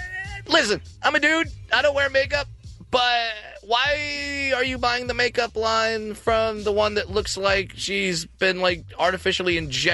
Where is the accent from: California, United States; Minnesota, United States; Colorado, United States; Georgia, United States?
California, United States; I'm not in the hip-hop community. I'm from Orange County.